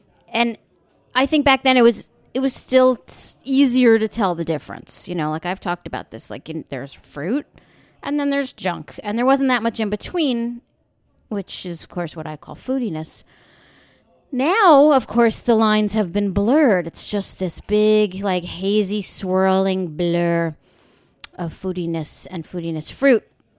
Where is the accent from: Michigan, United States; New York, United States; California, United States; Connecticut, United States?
New York, United States; And, you know, I grew up out on the East End of Long Island.